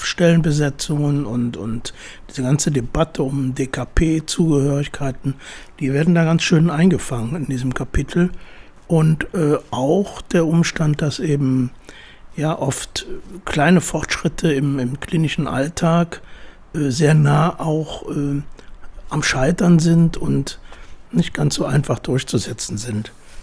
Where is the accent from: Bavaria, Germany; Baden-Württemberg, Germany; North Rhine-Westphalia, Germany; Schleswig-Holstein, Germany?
Bavaria, Germany; Munich; Ich bin ja in München aufgewachsen